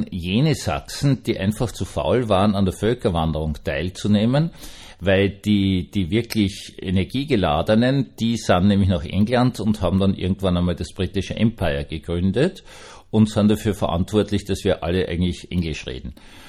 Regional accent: Vienna, Austria; Also das kann man nur als Wiener verstehen.

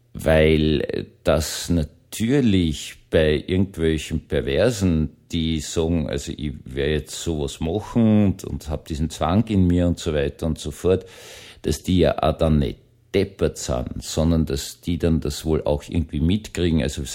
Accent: Vienna, Austria; accent: Viennese; meinem manchmal wienerischen Dialekt

